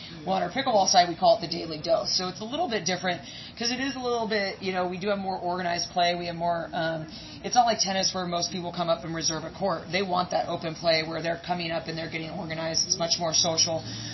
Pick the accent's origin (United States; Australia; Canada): United States; Oregon; Well, I'm from the West Coast, and on the West Coast it's much more organized. It's been there for a lot longer. I'm from Oregon.